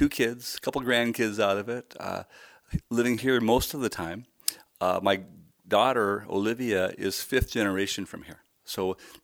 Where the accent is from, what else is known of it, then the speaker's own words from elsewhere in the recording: Edinburgh, Scotland, United Kingdom; born there; I was born in Edinburgh, Scotland. My dad was in the Air Force, United States Air Force. Mom and dad moved over there.